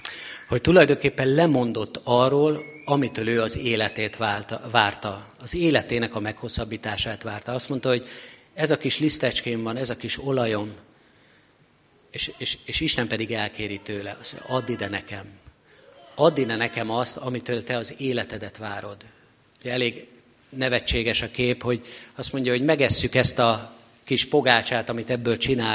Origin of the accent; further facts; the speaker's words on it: Budapest, Hungary; now in Nógrád County, Hungary; Én egy nagyvárosi gyerek vagyok, ott nőttem fel Budapest szívében, és most ott vagyok Nógrád megyében